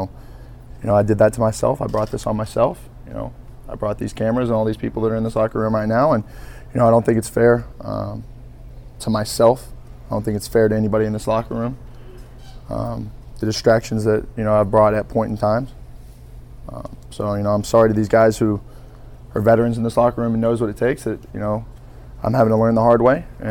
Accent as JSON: {"language": "English", "town": "Kerrville", "region": "Texas", "country": "United States", "said": "if three people from Kerrville, Texas are enough to warrant a party, then, you know, we might be. We're from Kerrville."}